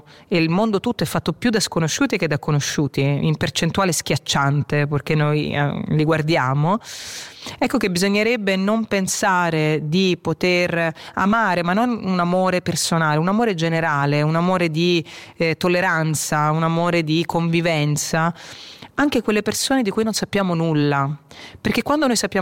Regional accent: Rome, Lazio, Italy; born there; Sono nata a Roma, dovevo tornare a una certa ora, dovevi abbassare lo sguardo, era una forma di protezione.

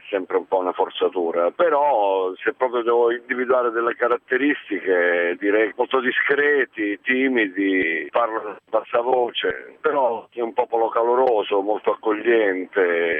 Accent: Lauria, Basilicata, Italy; now in Rome, Italy; dico sempre che il mio paese è Lauria, in provincia di Potenza, la mia città è Roma, nel senso che mi sento di appartenere ormai a questa città dove ho vissuto più che al mio paese, anche se la mia radice è molto forte

